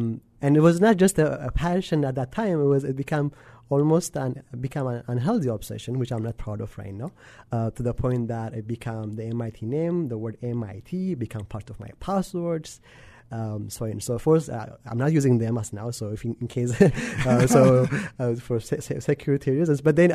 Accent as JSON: {"language": "English", "country": "Ethiopia", "tie": "born or raised there", "said": "Growing up in Ethiopia"}